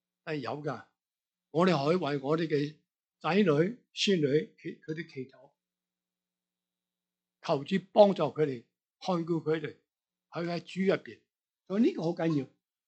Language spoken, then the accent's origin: Cantonese; China; 我哋中国人咧，中国人